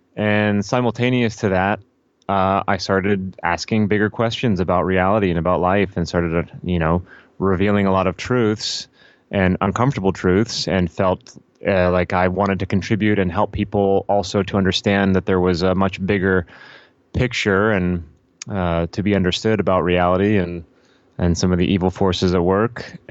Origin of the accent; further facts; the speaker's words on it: Los Angeles, California, United States; born there; I was born in Los Angeles and I grew up with actor parents